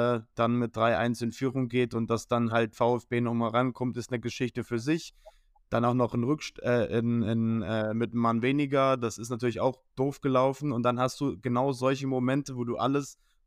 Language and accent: German; Bremen, Germany; Ich als Bremer spreche da aus Erfahrung